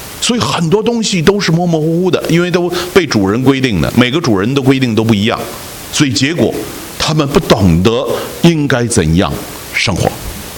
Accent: United States; 知道我是美国来的，那就问美国的一些事

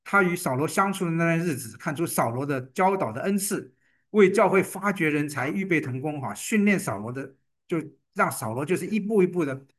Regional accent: China; 我们中国人讲说忠勇之道不容易啊

